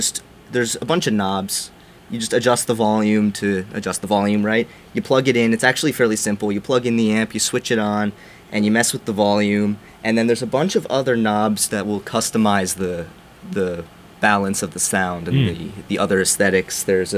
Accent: Ridgewood, New Jersey, United States; Yeah, so I'm from Ridgewood, New Jersey, which is a pretty suburban town. It's like 30 minutes outside of New York City, fairly congested area.

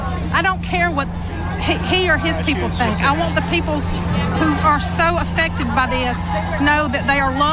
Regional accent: Jackson, Mississippi, United States; I'm from Jackson, Mississippi.

